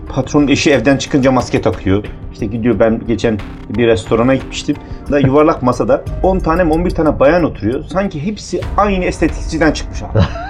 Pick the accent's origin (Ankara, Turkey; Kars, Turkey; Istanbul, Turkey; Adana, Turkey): Kars, Turkey; Digor; Evet, Kars Digor'luyum ben.